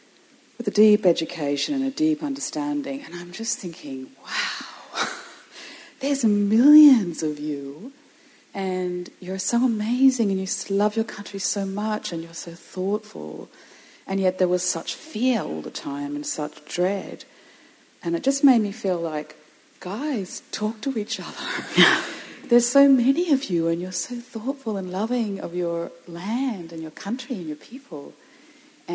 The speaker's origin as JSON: {"language": "English", "country": "Australia", "lives_now": "London, United Kingdom", "said": "I'm from Australia, but I live in London."}